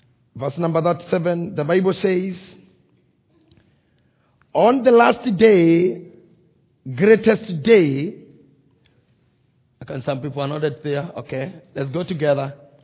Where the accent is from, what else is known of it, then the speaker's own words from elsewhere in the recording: Kenya; from the Republic of Kenya.